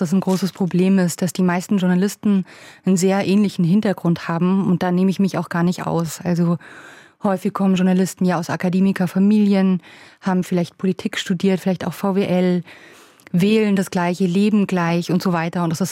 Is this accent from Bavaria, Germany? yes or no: yes; Bavaria, Germany; Ich bin im Chiemgau aufgewachsen, total schönes Fleckchen.